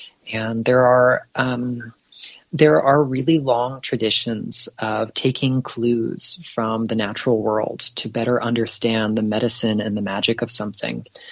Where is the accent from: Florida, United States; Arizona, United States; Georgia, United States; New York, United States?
Florida, United States; when I'd go back and forth from school to my hometown in Southeast Florida